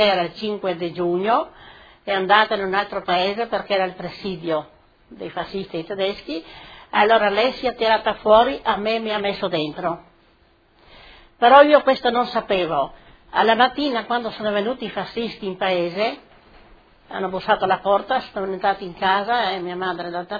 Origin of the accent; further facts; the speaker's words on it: Pregara, Istria County, Croatia; born there; sono nata a Pregara, al comune del Pinguente, il giorno 12 del 2 1924.